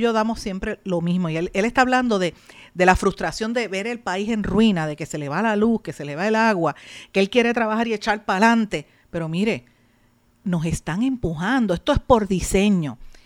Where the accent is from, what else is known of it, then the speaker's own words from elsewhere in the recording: Puerto Rico; Soy boricua, para que tú lo sepas